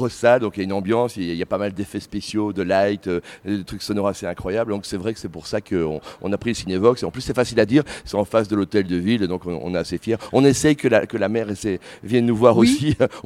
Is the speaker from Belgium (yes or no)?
yes; Belgium; on est Belge, on débarque dans un pays où il y a 165 millions de spectateurs possibles